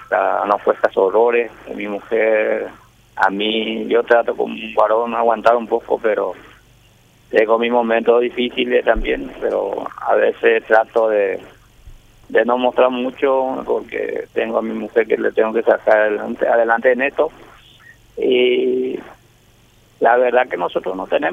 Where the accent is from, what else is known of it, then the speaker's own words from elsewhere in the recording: Carapeguá, Paraguarí, Paraguay; moved away; Yo soy carapegüeño.